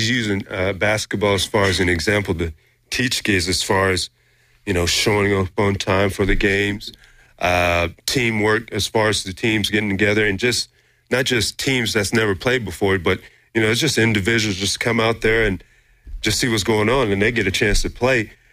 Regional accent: Georgia, United States; also born or lived in Alabama; I'm here visiting from Georgia via Alabama

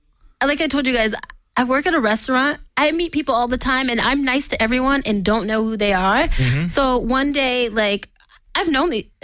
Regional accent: New Jersey, United States; I mean, I call myself the New Jersey-born Dirty South girl, because I'm definitely, I can talk like this, or I can become super Southern.

